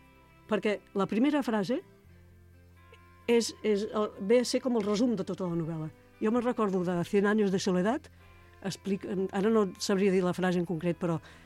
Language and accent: Catalan; Barcelona, Catalonia, Spain; a més a Gràcia, que jo sóc de Gràcia i ho conec